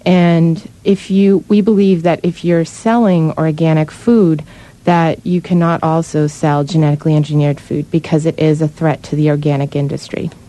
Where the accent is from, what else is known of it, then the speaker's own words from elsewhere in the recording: Marshfield, Massachusetts, United States; My hometown is Marshfield, Massachusetts. I'm from the South Shore.